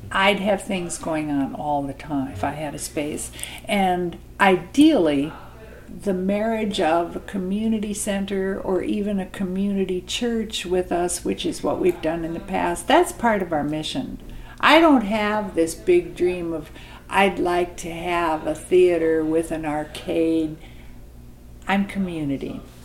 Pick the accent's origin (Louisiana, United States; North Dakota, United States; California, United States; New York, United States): North Dakota, United States; I come from North Dakota, and even though I've got several drops of Muscogee Indian blood in me, I grew up in a predominantly white community.